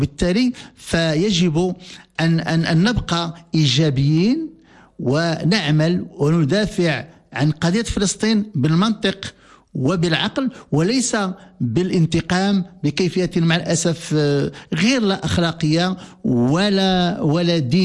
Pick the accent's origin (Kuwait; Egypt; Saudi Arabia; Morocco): Morocco; خص هاد الفلسفة العامة اللي تتربطنا كمغاربة خص تكون في السلوك المدني